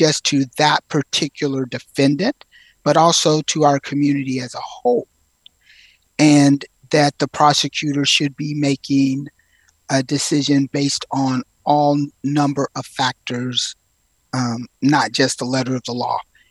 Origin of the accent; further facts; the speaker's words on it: Hamlet, North Carolina, United States; I am from Hamlet, North Carolina. I went to Princeton and came back to North Carolina for law school at Duke